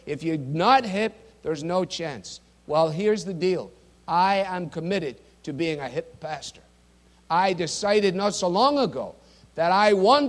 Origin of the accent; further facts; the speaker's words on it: Scotland, United Kingdom; And I, as a Scotsman, I like her very, very much.